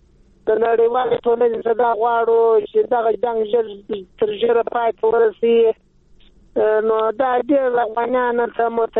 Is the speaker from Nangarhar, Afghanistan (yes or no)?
no; Uruzgan, Afghanistan; روزګان د ولایت